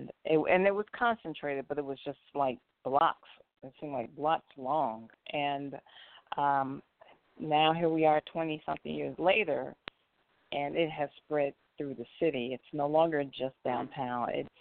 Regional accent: Chicago, Illinois, United States; now in Los Angeles, United States; I'm not originally from here. I'm from Chicago. And so coming from a big city and then coming to Los Angeles

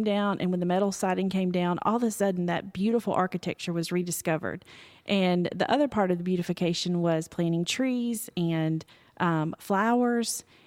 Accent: Alabama, United States; I'm from Alabama, so I didn't discover it until I was

